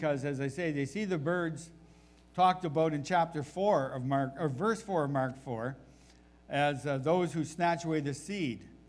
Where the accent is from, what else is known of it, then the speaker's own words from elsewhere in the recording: New Brunswick, Canada; And I recognized him as a fellow I'd seen in New Brunswick, in my hometown.